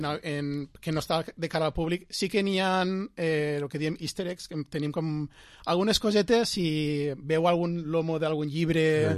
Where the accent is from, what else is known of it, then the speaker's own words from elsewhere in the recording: Vila-real, Valencian Community, Spain; Som de Villarreal, però bueno, jo estic treballant en Disney